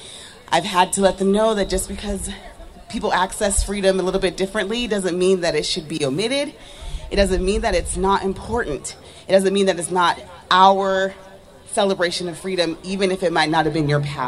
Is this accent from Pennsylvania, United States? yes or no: no; Pullman, Washington, United States; I grew up in Pullman. I didn't know what Juneteenth was